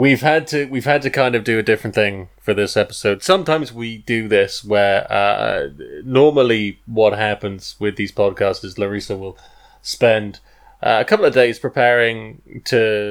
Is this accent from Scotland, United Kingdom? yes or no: no; Swansea, Wales, United Kingdom; talk about a statue from my hometown, especially as statues are kind of in the news at the moment. And this all starts with a church, and it's a church that is slap bang in the middle of Swansea, in Swansea city centre